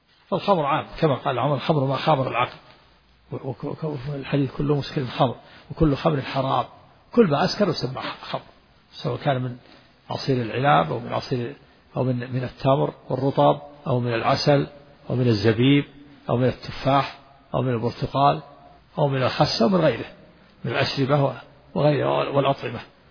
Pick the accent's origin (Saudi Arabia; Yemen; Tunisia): Saudi Arabia; Al-Qassim; ونحن أدركنا هذا في القرى عندنا في القصيم, كان المؤذن أذان الفجر إذا أذن أسمعها البلد كلها, لما كنا صغار